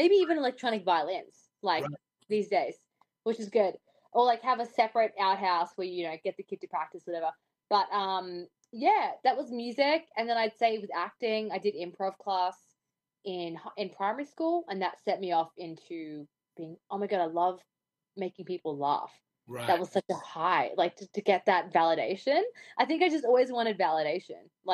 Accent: Australia; I think it's just right. Being an Australian. I just say fuck a lot

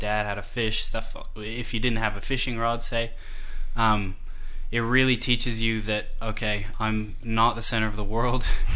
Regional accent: Washington, United States; I used to camp all the time when I was a kid because I grew up in Washington State, so we had campgrounds everywhere.

